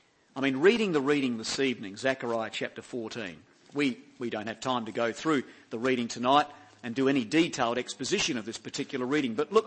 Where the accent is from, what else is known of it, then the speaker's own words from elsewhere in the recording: Adelaide, South Australia, Australia; I come from Adelaide.